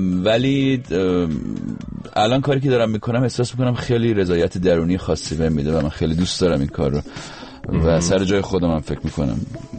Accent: Rasht, Gilan, Iran; born there

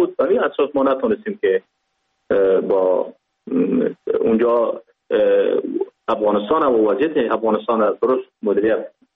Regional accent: Pakistan; born or raised there

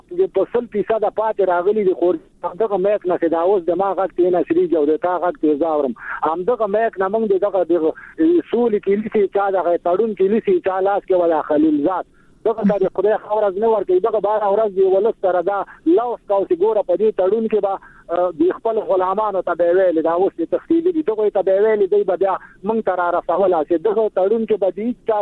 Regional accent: Afghanistan; زه یو افغان یم

